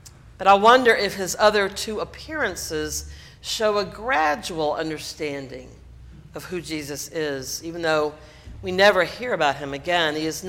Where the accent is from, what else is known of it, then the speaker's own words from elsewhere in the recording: the South, United States; Now, I've been an Episcopalian all my life. And while I was raised in the South